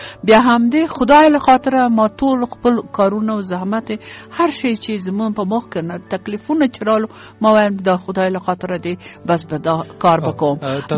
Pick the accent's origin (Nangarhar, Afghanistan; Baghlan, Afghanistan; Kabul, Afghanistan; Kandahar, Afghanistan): Kabul, Afghanistan; moved away as an adult; also born or lived in Peshawar; زه په کابل کې پیدا شوم، په کابل کې لوی شوم او په کابل کې ما سبق ویلی ده.